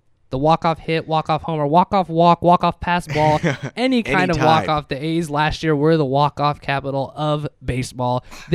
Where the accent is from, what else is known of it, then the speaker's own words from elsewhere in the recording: California, United States; this one's kind of biased since we're from the Bay Area here